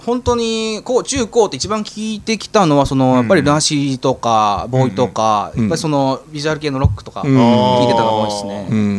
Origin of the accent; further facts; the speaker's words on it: Sakai, Osaka, Japan; 自分は大阪の南堺の方の出身なんですけども、結構柄悪いんですよね